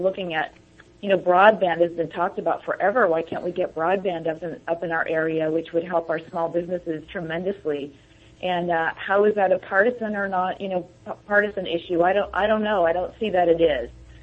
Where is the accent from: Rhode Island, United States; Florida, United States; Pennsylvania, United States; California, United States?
California, United States; I grew up in the Bay Area, and I'd like to say I grew up in a family with enough. So my dad was a teacher. My mom was an immigrant from Germany and went back to school.